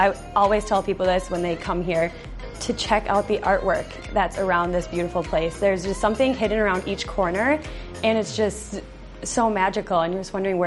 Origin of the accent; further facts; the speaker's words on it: Andover, Minnesota, United States; I'm from Andover, Minnesota, and this is my third season with the MVC.